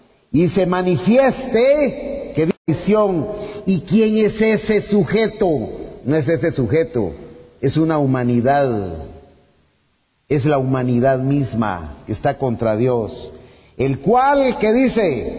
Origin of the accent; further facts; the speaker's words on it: Guatemala; born there; nacimos en Guatemala, hermano. Aunque sea como estamos, pero todavía tenemos libertad.